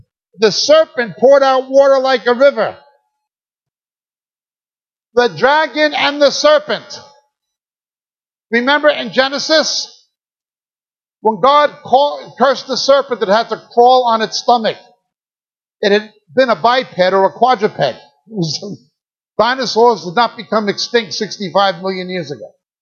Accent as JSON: {"language": "English", "region": "New York", "country": "United States", "said": "And I thought he was just making fun of me because I was from New York. I would believe anything. This Yankee would believe anything."}